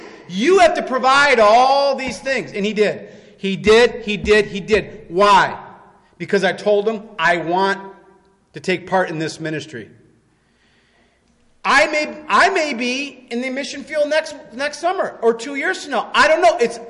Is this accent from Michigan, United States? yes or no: yes; Detroit, Michigan, United States; We're from Detroit Motor City. We always know that.